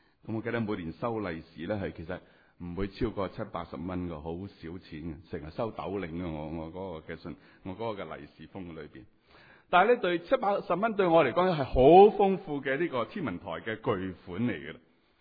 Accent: China; 我哋中国人其实咧就系、是。探访亲友，互相拜年道贺

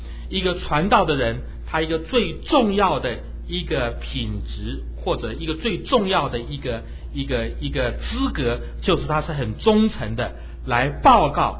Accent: Taiwan; 我在小的时候在台湾

